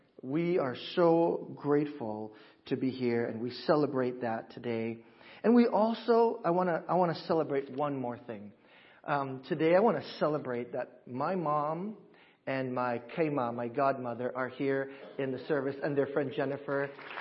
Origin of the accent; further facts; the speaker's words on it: Hawaii, United States; first language Cantonese; English is a second language; And by the way, this is the language is Cantonese, which is what we spoke in Hawaii when I grew up. My first language, actually.